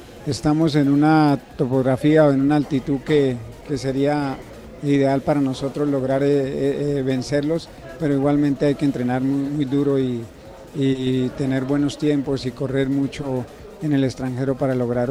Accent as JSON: {"language": "Spanish", "town": "Paipa", "region": "Boyacá", "country": "Colombia", "said": "Yo soy de Paipa, Boyacá."}